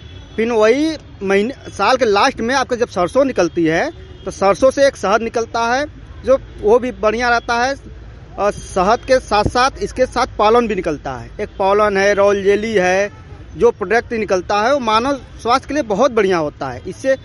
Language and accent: Hindi; Varanasi, Uttar Pradesh, India; मैं बनारस का रहने वाला हूँ। मैं मधुमक्खी पालन करता हूँ।